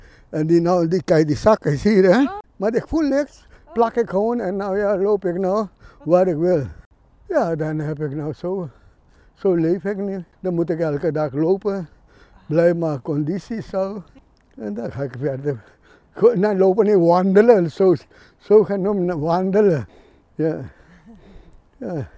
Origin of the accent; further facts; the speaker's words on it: Suriname; born there; 15 mei 1942 ben ik geboren in Suriname district. Nu ben ik nou, ja, 81